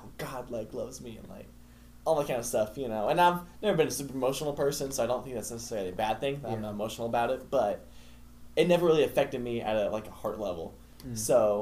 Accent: Tulsa, Oklahoma, United States; We'll so, I was born in Tulsa, Oklahoma. Born and raised, same house and everything. It's kind of cool.

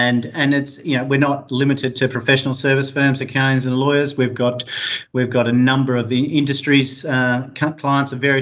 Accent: Perth, Western Australia, Australia; I'm also a native West Australian. Don't know if that's good or bad for your client base, but I grew up in West Australia.

